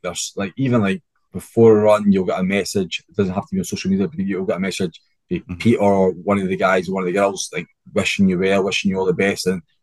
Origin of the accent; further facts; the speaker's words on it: Edinburgh, Scotland, United Kingdom; Look at me, I'm from Edinburgh.